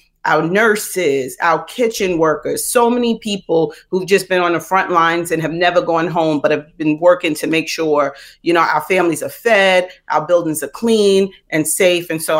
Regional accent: Queens, New York, United States; born and raised in Queens, so I gotta acknowledge South Jamaica, Queens, or else people get mad at me.

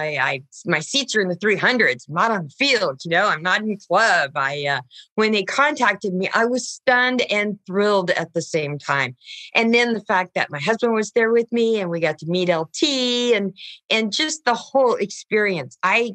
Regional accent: San Diego, California, United States; I have always been a Charger fan because I grew up in San Diego

